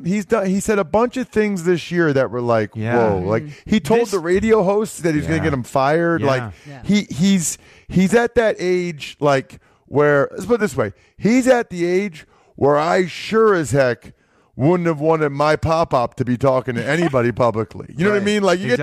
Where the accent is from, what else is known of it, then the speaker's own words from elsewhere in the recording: Reading, Pennsylvania, United States; I'm 23 years old. I'm from Reading. That's 7 cases of Yingling.